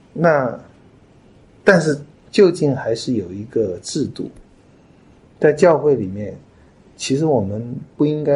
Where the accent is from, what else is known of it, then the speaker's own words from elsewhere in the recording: China; 那我们中国人也会发明字哦，献殷勤，不是献礼物，献殷勤，一直在跑。